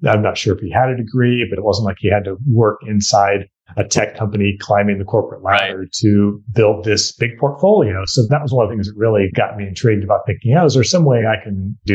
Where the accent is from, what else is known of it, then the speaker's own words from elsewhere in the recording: San Jose, California, United States; I was born and raised in San Jose, went to San Jose State University, got a degree in finance there.